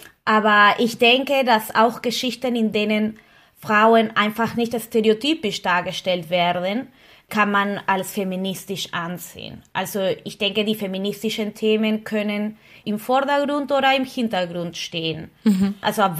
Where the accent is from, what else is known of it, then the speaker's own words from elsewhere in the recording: Peru; now in Berlin, Germany; Ich weiß, das ist ein sehr deutscher Name, aber ich komme aus Peru